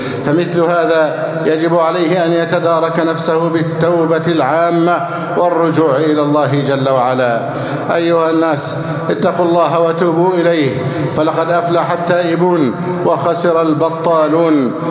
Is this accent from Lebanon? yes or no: no; Egypt; اللهم احفظ بلدنا مصر أمنا أمانا